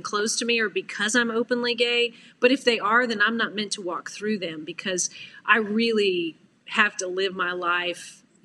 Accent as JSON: {"language": "English", "region": "Washington", "country": "United States", "tie": "born or raised there", "said": "I dreamed as a little girl, I grew up in Washington State, of playing for Pat Summitt."}